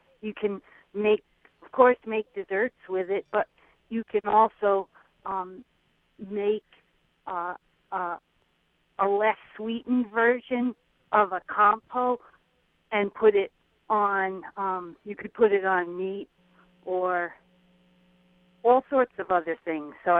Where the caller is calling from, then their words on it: West Tisbury, Massachusetts, United States; I'm calling from West Tisbury